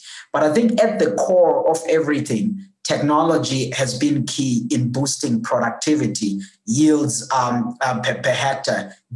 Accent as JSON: {"language": "English", "country": "South Africa", "said": "I am a South African agricultural economist."}